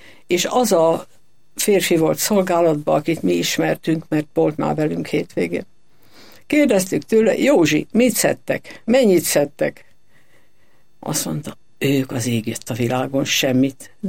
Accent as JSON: {"language": "Hungarian", "region": "Budapest", "country": "Hungary", "tie": "born or raised there", "said": "Én Budapesten születtem, és azóta is itt élek."}